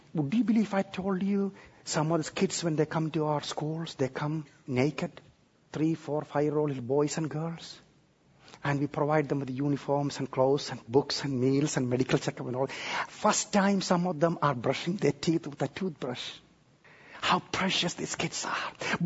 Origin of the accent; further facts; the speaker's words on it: South India, India; now in United States; I grew up in southern part of India where we have coconut trees like you have in Hawaii.